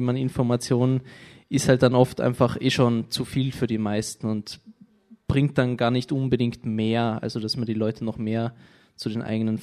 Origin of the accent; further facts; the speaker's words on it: Klagenfurt, Carinthia, Austria; Also ich glaube, weil bei uns in Kärnten oder in Klagenfurt, da hat es eben in den letzten Jahren viele Versuche gegeben von solchen Kulturkalendern